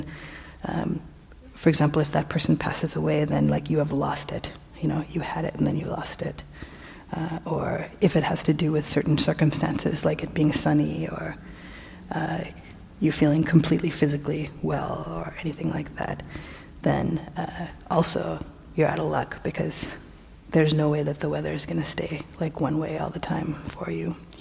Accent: Baltimore, Maryland, United States; So when I was growing up, I grew up in the East Coast in Baltimore. I was born in Baltimore and grew up there, but my extended family a lot are in Sri Lanka.

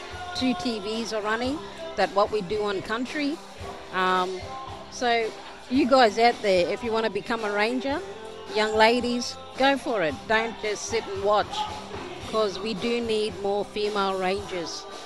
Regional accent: Babinda, Queensland, Australia; I've been living in Bobinda all my life, but I am Yidinji from the Atherton Tablelands and Mamu from Innisfail.

